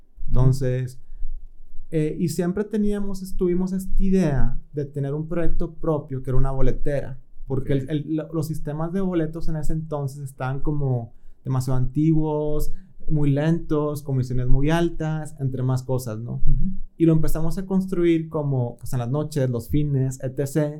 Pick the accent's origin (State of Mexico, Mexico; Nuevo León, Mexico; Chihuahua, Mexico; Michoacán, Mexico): Nuevo León, Mexico; Monterrey; soy aquí de Monterrey.